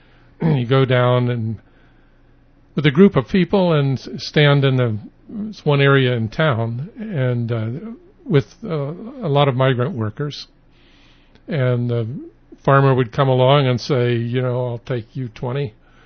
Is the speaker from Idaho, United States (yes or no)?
yes; Blackfoot, Idaho, United States; I grew up mostly in Idaho.